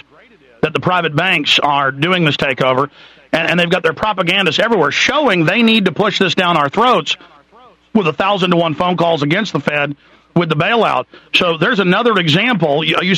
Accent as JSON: {"language": "English", "town": "Dallas", "region": "Texas", "country": "United States", "tie": "born or raised there", "said": "I grew up in Dallas."}